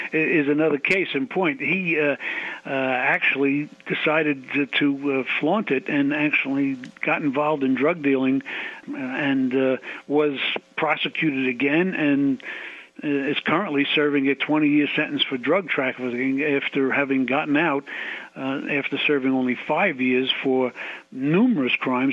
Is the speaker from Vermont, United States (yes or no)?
no; New York, United States; The fact that I come from New York and I'm familiar with the landscape certainly hasn't hurt me